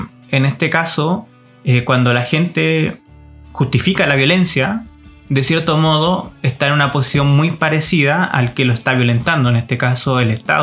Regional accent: Santiago, Santiago Metropolitan Region, Chile; para los que somos santiaguinos y todos los chilenos en general

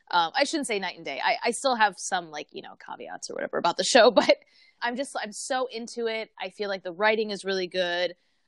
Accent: Michigan, United States; moved away; I grew up in Michigan. Aphrodite lived there for a long, long time. Sadly, neither of us are there now.

